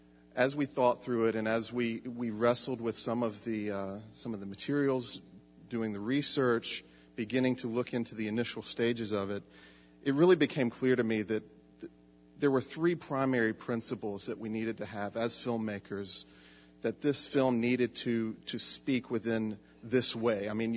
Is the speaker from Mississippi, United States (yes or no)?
yes; Tupelo, Mississippi, United States; before finding myself back home in my hometown of Tupelo, Mississippi